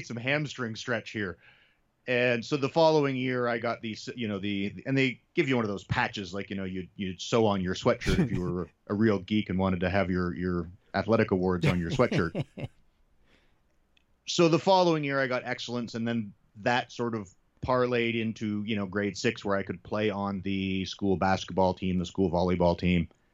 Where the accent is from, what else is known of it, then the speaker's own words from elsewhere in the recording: North Bay, Ontario, Canada; Well, I grew up in North Bay, Ontario, which is even worse because it's even much colder weather.